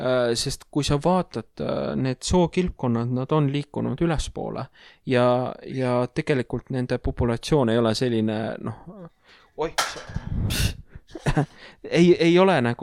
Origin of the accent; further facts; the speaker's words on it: Tallinn, Harju County, Estonia; piirkond, kus ma olen Mustamäelt, on Sääse